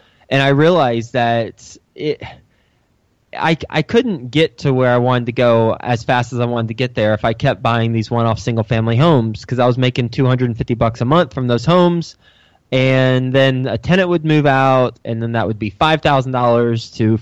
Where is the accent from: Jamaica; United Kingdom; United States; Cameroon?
United States; Texas; moved away as an adult; now in New York City, United States; I am from Texas. I went to Texas Tech University, graduated in 2005 with an advertising major, moved up to New York City